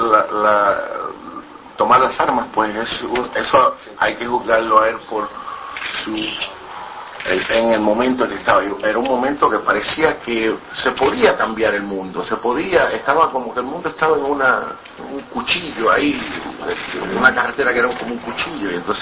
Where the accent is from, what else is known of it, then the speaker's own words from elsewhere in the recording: Puerto Rico; cuando yo estaba creciendo en Puerto Rico no se jugaba mucho el fútbol